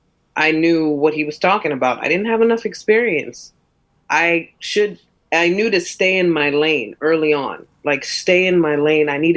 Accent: Bronx, New York, United States; I was raised in the South Bronx. I was raised in near the Soundview area of the South Bronx. Like, all the way down by the water.

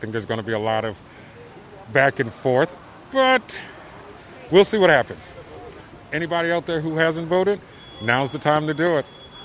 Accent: Philadelphia, Pennsylvania, United States; I'm from North Philly, and 65.

